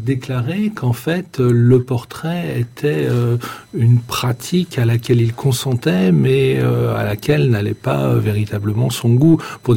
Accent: Paris, Île-de-France, France; ce qu'on connaît le mieux de Rubens lorsqu'on est parisien, et moi je me rappelle, petit parisien, mes premières visites au Louvre

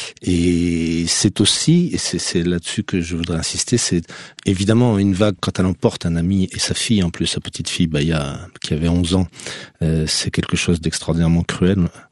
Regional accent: Madagascar; also born or lived in Strasbourg, France; je suis né, à Strasbourg, c'est pas tout à fait au bord de l'eau, mais ensuite j'ai passé mon enfance en Afrique et dans l'océan Indien, Madagascar

